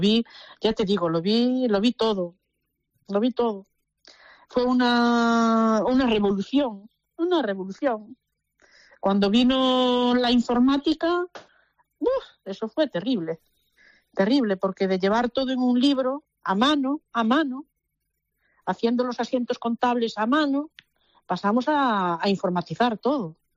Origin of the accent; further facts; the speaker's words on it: Vilagarcía de Arousa, Galicia, Spain; now in A Estrada, Spain; Yo soy de Villagarcía de Arousa.